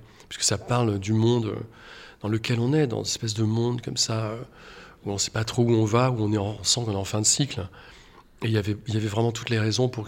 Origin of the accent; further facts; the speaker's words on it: Rennes, Brittany, France; also born or lived in Algeria; je suis rennais, enfin, je suis né en Algérie, mais j'ai grandi à Rennes.